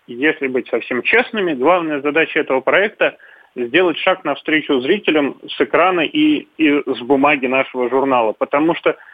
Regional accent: Moscow, Russia; я, как коренной москвич и как руководитель диджитал-направления

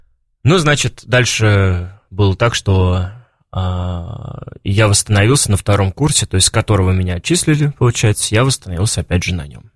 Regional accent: Orsk, Orenburg Oblast, Russia; born there; Сказали, а вы нам подходите, будете служить в Орске, где родились.

